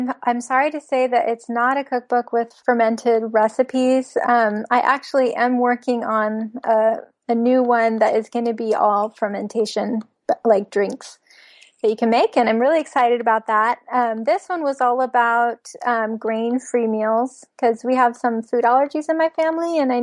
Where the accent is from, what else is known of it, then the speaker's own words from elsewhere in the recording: Los Angeles, California, United States; also born or lived in Philippines; now in England; Yeah, I'm from Los Angeles.